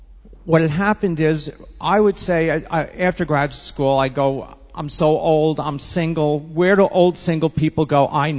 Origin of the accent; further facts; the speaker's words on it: Long Island, New York, United States; also born or lived in Manhattan; I was born in Manhattan. I grew up in Long Island.